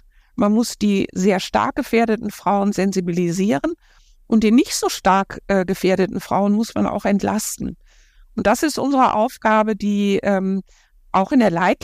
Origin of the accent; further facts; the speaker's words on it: North Rhine-Westphalia, Germany; Nur meine Mutter kommt aus Schleswig-Holstein, ich komme aus dem Ruhrgebiet.